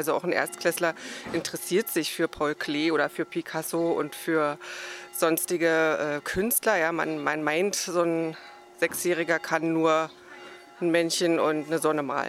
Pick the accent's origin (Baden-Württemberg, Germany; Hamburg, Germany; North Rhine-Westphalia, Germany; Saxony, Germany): Saxony, Germany; Dresden; born there; now in Brandenburg, Germany; Ich komme gebürtig aus Dresden.